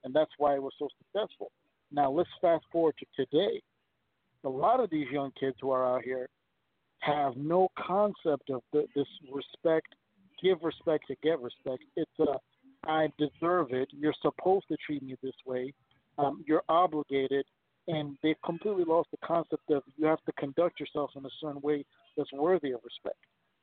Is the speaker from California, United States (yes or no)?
no; Minnesota, United States; because I'm from Minnesota